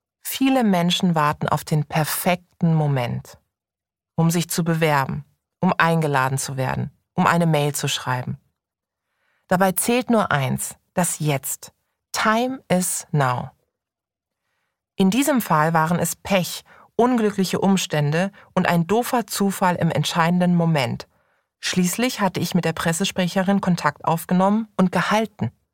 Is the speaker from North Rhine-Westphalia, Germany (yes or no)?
no; Karlsruhe, Baden-Württemberg, Germany; geboren in Karlsruhe, aufgewachsen in Downtown Karlsruhe